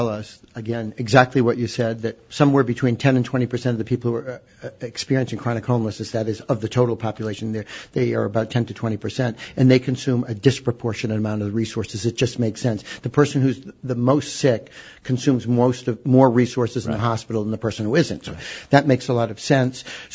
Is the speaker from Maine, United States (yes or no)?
no; Boston, Massachusetts, United States; I'm a Bostonian, so I have a certain prejudice against New York anyway